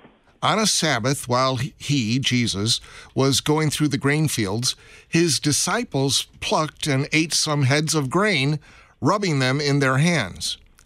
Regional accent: Chicago, Illinois, United States; And now I'm from Chicago, originally born and bred, and so I didn't get out to the far suburbs quite often.

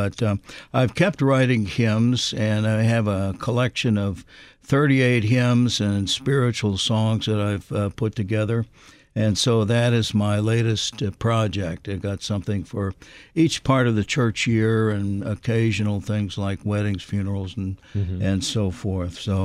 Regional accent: St. Louis, Missouri, United States; Well, I was born at Jefferson, Miami, the old power corner of the Missouri Synod at the old Lutheran Hospital.

